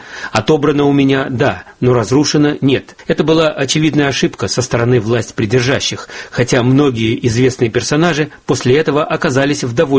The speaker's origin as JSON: {"language": "Russian", "country": "Russia", "said": "Я россиянин, у нас так принято."}